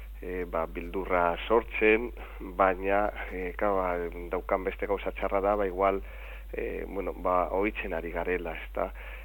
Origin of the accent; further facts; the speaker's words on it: Basque Country, Spain; ez ni nazionala naiz, ni euskalduna naiz